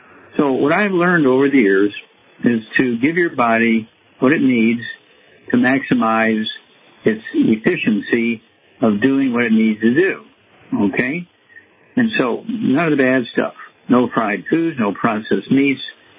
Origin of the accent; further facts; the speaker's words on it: Missouri, United States; Chuck, let's start out in Missouri, my home state.